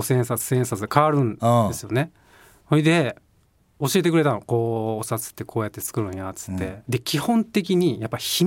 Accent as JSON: {"language": "Japanese", "town": "Hikone", "region": "Shiga", "country": "Japan", "said": "俺の地元の滋賀県彦根市にあるんだけど"}